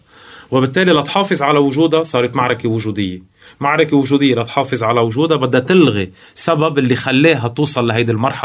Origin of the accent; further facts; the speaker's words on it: Lebanon; بس نحن علينا واجباتنا كلبنانيه لنحافظ على ما تبقى من الشعب اللبناني